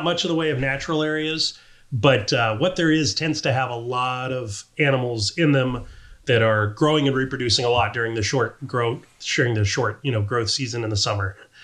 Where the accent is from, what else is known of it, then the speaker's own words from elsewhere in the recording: Iowa, United States; I grew up in Iowa, so not renowned for its herp diversity, but there are a lot of snakes up there.